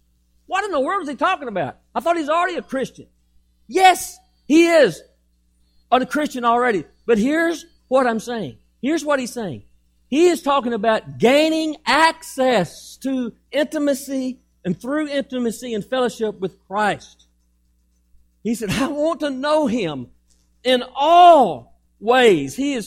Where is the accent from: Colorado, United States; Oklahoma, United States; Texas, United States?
Texas, United States; As a Texan, you know, I'm a man's man. I'm going to do it myself.